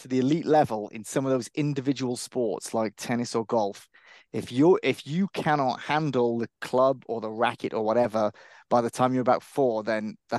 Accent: Cardiff, Wales, United Kingdom; now in Bromley, United Kingdom; I am Bromley's greatest Welshman, but I am also a Cardiffian, Bromleyan, I guess. Born and bred in Cardiff, lived in Bromley now for, I don't know, 15 years, something like that, a bit less. It's leafy and quiet here.

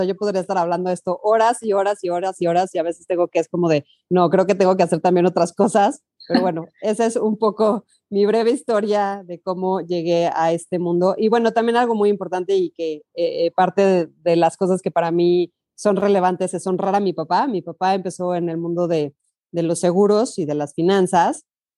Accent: Mexico City, Mexico; soy de la Ciudad de México, aquí nací. Mis abuelos salieron huyendo de la Segunda Guerra Mundial y México los recibió, los acogió

